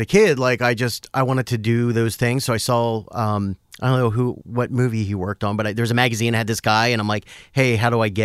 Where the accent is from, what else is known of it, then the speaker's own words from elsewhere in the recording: Willow Grove, Pennsylvania, United States; Outside in the suburbs, a little town called Willow Grove.